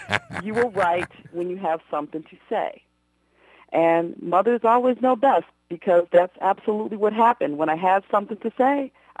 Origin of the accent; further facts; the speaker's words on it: Chicago, Illinois, United States; now in -; So I try not to let too much time pass before I get home to my hometown, the Windy City.